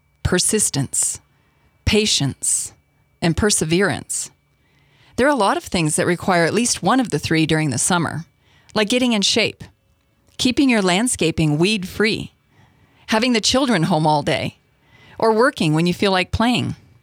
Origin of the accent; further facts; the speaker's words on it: North Dakota, United States; without having to drive 30 to 45 miles like we did where I grew up in North Dakota.